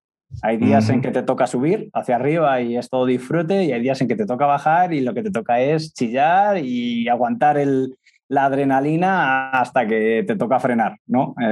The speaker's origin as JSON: {"language": "Spanish", "town": "Alcázar de San Juan", "region": "Castilla-La Mancha", "country": "Spain", "tie": "born there", "said": "Tengo 29 años, nací en un pueblo de la zona centro de la región central de España, que es Alcázar de San Juan"}